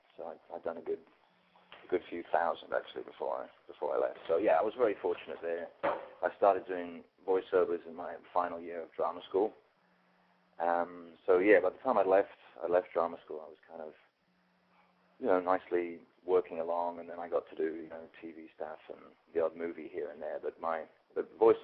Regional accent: Johannesburg, Gauteng, South Africa; now in Los Angeles, United States; So I lived most of my life in South Africa. I grew up in Johannesburg. And then I moved to LA about 4 years ago.

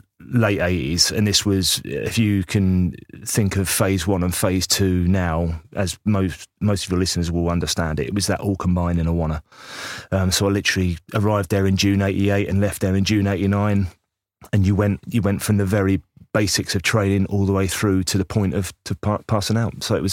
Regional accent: Cambridge, East of England, United Kingdom; And I went, well, no, I'm from Cambridge.

